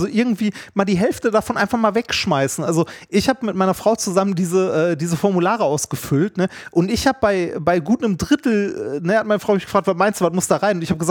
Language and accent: German; Germany; Also da verstehe ich als Deutscher teilweise nicht mal.